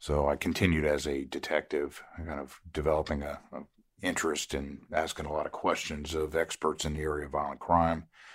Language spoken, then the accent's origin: English; Connecticut, United States; I'm originally from Connecticut. I was in the military in Savannah, Georgia for 3 years. I moved back to Connecticut.